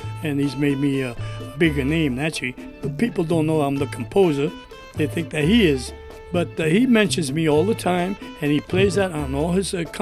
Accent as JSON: {"language": "English", "region": "New York", "country": "United States", "tie": "born or raised there", "said": "My parents were very poor, naturally. Growing up in Spanish Harlem there, I was around like 110th Street around there."}